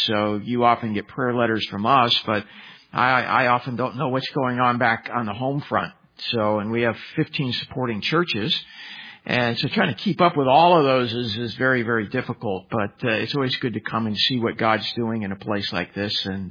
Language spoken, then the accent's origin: English; Northwest, United States; and I grew up in the Northwest, so I'm not too far from the Northwest when we come up this far north.